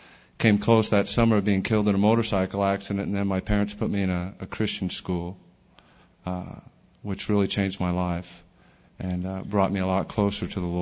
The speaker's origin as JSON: {"language": "English", "region": "California", "country": "United States", "tie": "born or raised there", "said": "growing up in California, it was going surfing in the morning and getting high before school"}